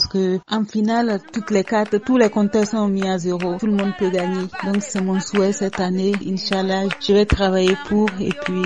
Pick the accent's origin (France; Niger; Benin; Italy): Benin; Matéri, Atakora; J'avais un grand projet, celui d'offrir une bibliothèque à ma ville natale, ce qui est fait.